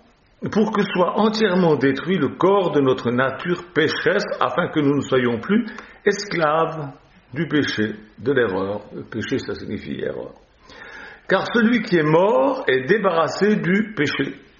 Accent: Lausanne, Vaud, Switzerland; born there; Je suis né à Lausanne, en Suisse.

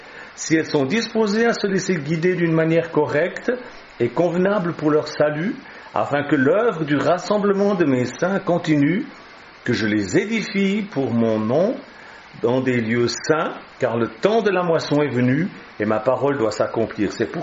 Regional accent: Switzerland; Chez nous, en Suisse, on a, les enfants, ils ont tous dans les bacs à sable des criblets.

